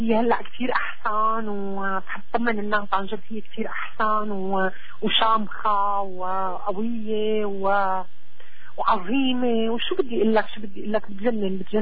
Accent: Palestine; also born or lived in Syria; والله أنا حدا فلسطيني، يمكن محظوظة أني أخذت نصين، سوري وفلسطيني

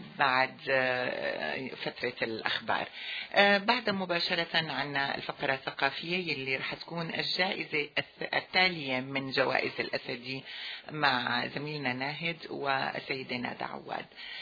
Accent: Syria; بلدنا سوريا.

